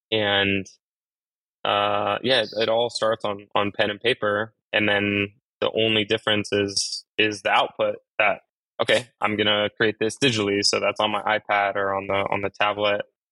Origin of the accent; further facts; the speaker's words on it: California, United States; I grew up in Southern California. In Southern California, the biggest industry out here, other than the entertainment, Hollywood, is surf skate.